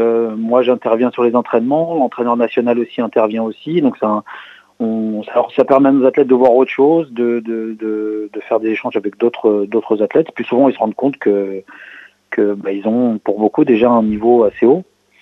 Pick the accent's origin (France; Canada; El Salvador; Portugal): France; Gaillon, Normandy; parce que moi je suis issu aussi d'une petite ville, hein, j'ai grandi à Gaillon.